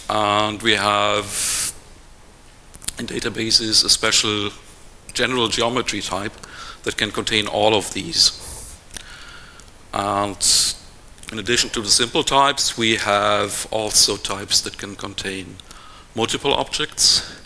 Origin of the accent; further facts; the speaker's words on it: Bielefeld, North Rhine-Westphalia, Germany; I'm from Bielefeld here in Germany